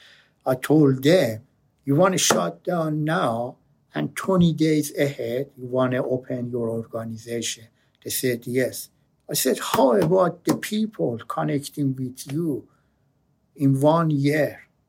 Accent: Australia; English is a second language; Brother, we are from the Australia.

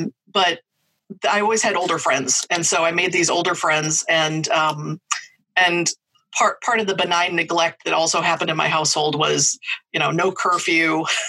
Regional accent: Fridley, Minnesota, United States; So my hometown, the kind of sidewalk sale / parade / town celebration annually was the Fridley 49ers Days.

